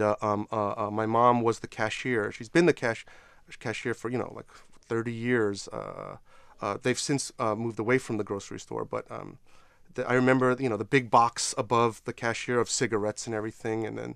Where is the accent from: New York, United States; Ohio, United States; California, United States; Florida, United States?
New York, United States; born there; I was born in New York and my parents were born in Korea, and they came here during the 70s.